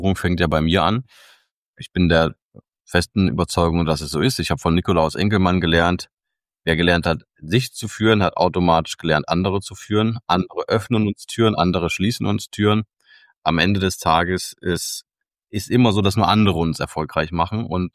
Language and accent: German; Kassel, Hesse, Germany; Also ich bin ja selber aus Hessen, genau aus Nordhessen, aus Kassel.